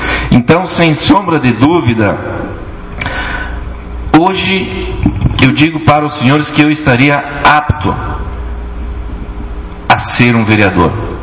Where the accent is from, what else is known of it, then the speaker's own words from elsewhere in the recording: Engenho Velho, Rio Grande do Sul, Brazil; com muito orgulho, eu sou de Engenho Velho.